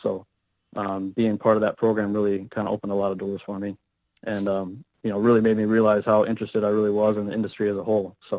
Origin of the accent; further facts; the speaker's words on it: Houston, Texas, United States; I was born and raised in Houston.